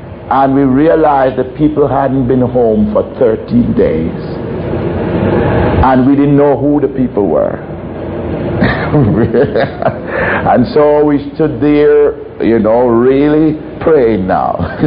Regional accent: Jamaica; now in United States; because we are from Jamaica. We don't know anything about what goes on over here.

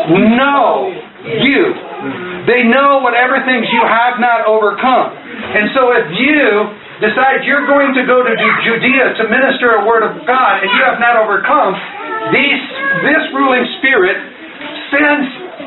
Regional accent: Iowa, United States; Like, I'm from Iowa.

